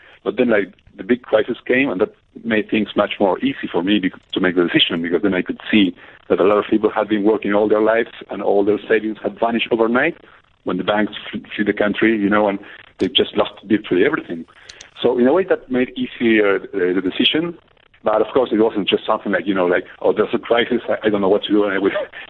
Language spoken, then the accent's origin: English; Argentina; moved away as an adult; I moved actually from Argentina to Northern Ireland in order to work for 1 year and a half and build up some savings to begin with.